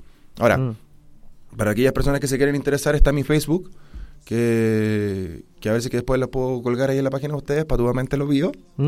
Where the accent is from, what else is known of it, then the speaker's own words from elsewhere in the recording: Curacaví, Santiago Metropolitan Region, Chile; yo he estado en distintos eventos de beneficencia en mi comuna, que yo soy de Curacaví.